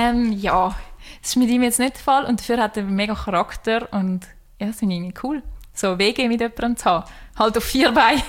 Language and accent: German; Swabia, Germany; born there; Schwäbin. Also ich bin eigentlich Deutsche und bin in Süddeutschland geboren.